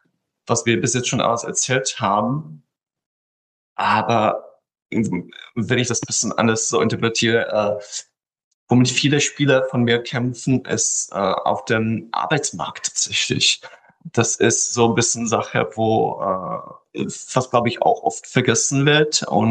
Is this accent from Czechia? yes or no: yes; Czechia; German is a second language; now in Germany; ich ursprünglich auch vor 12 Jahren halt aus anderer Land komme. Ich komme ursprünglich aus Tschechien. Und Anfang an habe ich auch kein einziges Wort halt gesprochen